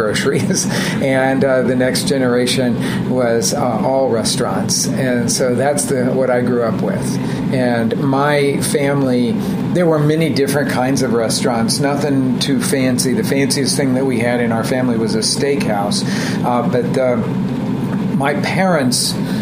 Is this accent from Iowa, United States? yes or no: no; Oklahoma City, Oklahoma, United States; born there; I was born in Oklahoma City, family of food people, restaurant people.